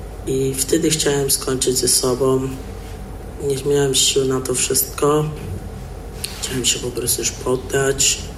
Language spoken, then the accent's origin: Polish; Warsaw, Masovian Voivodeship, Poland; Jestem z Warszawy. W listopadzie będę miał 16 lat.